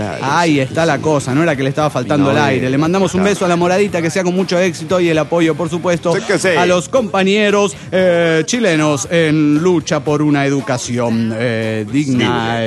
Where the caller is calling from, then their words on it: Cochabamba, Bolivia; de Cochabamba, Bolivia.